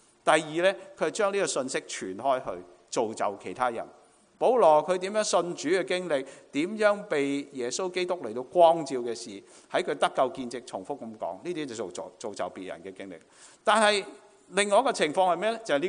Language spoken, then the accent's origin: Cantonese; China; 我們中國人聽到就哇正啊，海味、野味。